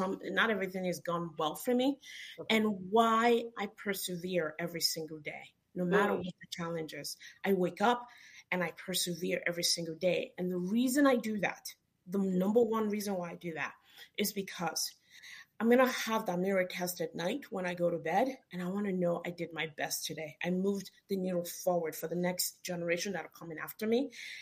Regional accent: Nigeria; I'm from Nigeria, by the way.

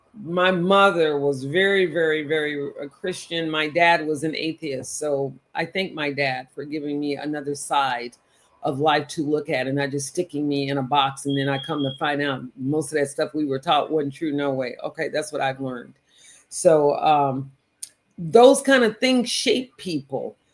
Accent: Texas, United States; I grew up in Texas around my brothers and my sisters.

